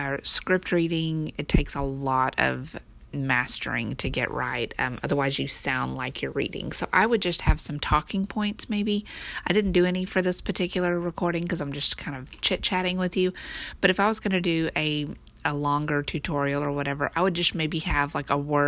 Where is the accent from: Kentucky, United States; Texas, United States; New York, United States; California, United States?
Texas, United States; accent: Texan twang; Well, I'm Texan and I have a twang to me.